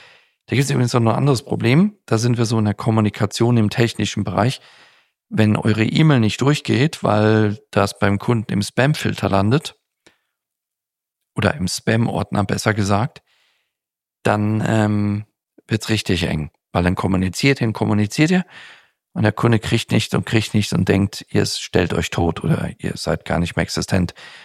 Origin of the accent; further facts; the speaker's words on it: Switzerland; auf die Schweiz, auf mein Heimatland